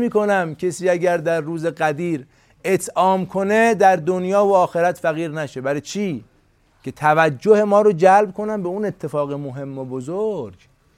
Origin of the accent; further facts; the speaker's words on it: Iran; born there; من در نظام جمهوری اسلامی ایران متولد شدم، تو شیعه خونه امیرالمومنین متولد شدم.